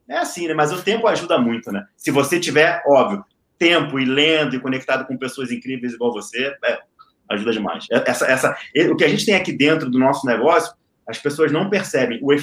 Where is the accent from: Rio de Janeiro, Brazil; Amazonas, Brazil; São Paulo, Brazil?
Rio de Janeiro, Brazil; Eu sou carioca, carioca, palavrão é vírgula